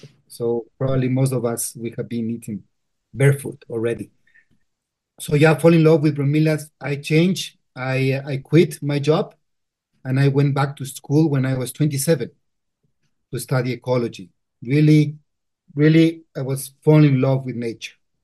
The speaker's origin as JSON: {"language": "English", "town": "Quito", "region": "Pichincha", "country": "Ecuador", "tie": "born or raised there", "second_language": "English", "said": "Well, I was born and raised in Quito, in the capital of Ecuador."}